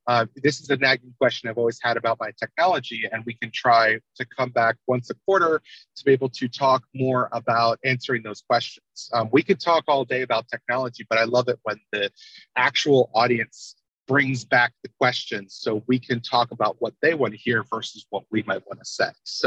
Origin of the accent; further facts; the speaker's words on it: Charlotte, North Carolina, United States; since I grew up in Charlotte, I've visited the Raptor Center.